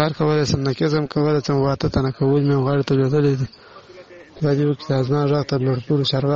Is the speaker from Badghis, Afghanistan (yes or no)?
yes; Badghis, Afghanistan; now in Kandahar, Afghanistan; افغان یم د کندهار ولایت څخه تاسو ته میسج لیږم اصلي د بادغیس ولایته په نامه هېواد ولسوالۍ یم خو فلحال اوس په کندهار کې اوسېږم موږ مهاجرین د پاکستان نه راغوښتي یو